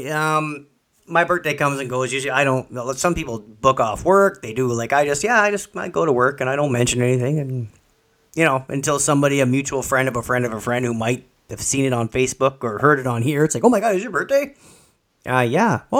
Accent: Canada; But we are Canadian, though.

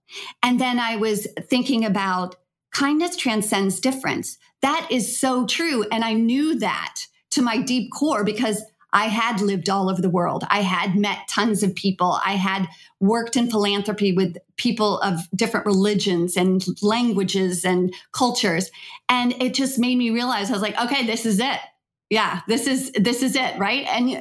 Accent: Louisville, Kentucky, United States; Sure. I grew up in Louisville, Kentucky. I am the oldest girl of seven kids.

